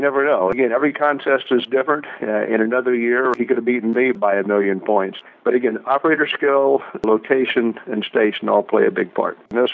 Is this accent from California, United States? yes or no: no; Iowa, United States; When I was a young kid growing up in Iowa, it was really DXing.